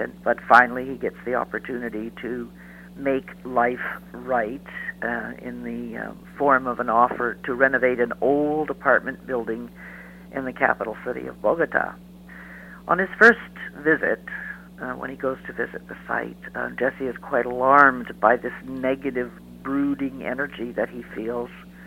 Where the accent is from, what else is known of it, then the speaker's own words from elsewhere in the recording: Winnipeg, Manitoba, Canada; born there; Well, I was born in Winnipeg. I was married in Winnipeg to my husband, who was born in South America.